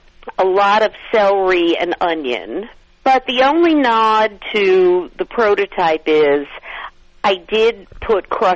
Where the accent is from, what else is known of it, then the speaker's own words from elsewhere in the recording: New York, United States; And I grew up in New York where everyone used to eat this Eastern European dish called noodle kugel.